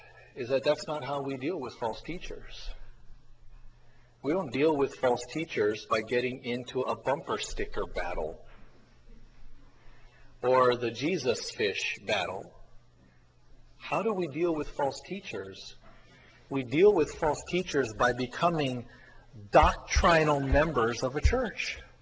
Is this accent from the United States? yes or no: yes; Hawaii, United States; And I came from Kauai. I didn't know anything about slums.